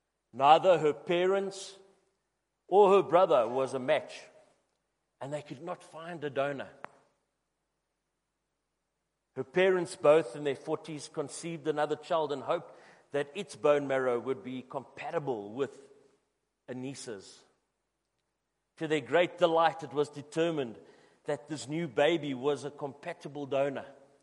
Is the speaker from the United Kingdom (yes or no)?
yes; Newcastle upon Tyne, North East England, United Kingdom; when I was a child growing up in Newcastle, we didn't have things like televisions and computers and games.